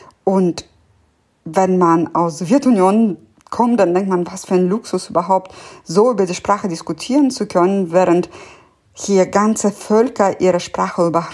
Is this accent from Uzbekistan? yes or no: yes; Uzbekistan; now in Germany; Ich meine, ich komme aus Usbekistan, spreche aber überhaupt kein Usbekisch, weil bei uns die Staatssprache immer Russisch war